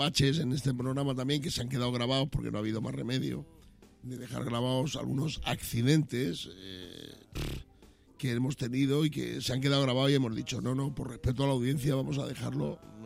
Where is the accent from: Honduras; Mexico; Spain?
Spain; Badajoz, Extremadura; En mi tierra, yo soy de Extremadura, soy de Badajoz